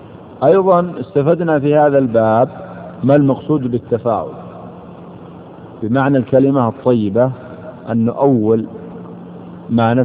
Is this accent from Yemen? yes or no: yes; Yemen; عندنا في اليمن وخصوصا في بلدي إذا جاء يوم الأربعاء لا يسافر الكثير من الناس